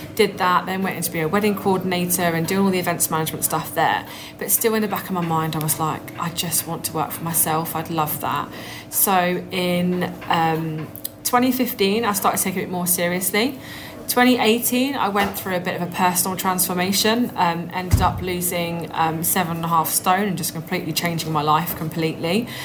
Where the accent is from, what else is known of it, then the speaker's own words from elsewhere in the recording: East of England, United Kingdom; I grew up in Norfolk, and I liken it to Holt.